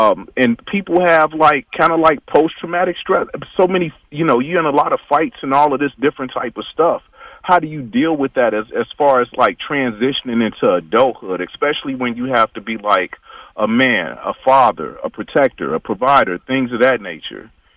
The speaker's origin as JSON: {"language": "English", "town": "Chicago", "region": "Illinois", "country": "United States", "tie": "born or raised there", "said": "I grew up in Chicago in some of the poor communities growing up, Lawndale and Inglewood."}